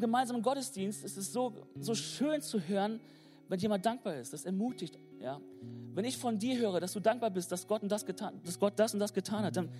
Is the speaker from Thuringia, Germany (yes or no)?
no; North Rhine-Westphalia, Germany; Ja, lass uns als Ostwestfale hier echt verschwenderisch sein mit dem Danken.